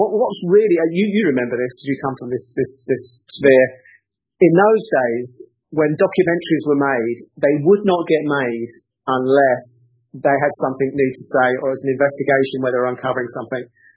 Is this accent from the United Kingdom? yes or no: yes; London, United Kingdom; I'm a TV producer by trade. I come from London initially, 58 years old now.